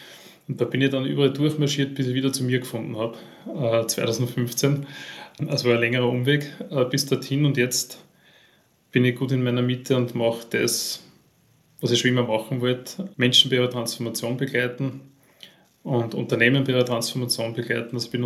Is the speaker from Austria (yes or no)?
yes; Upper Austria, Austria; Ich bin aus Österreich, nachdem du ja aus Deutschland bist, sage ich das dazu. In Oberösterreich geboren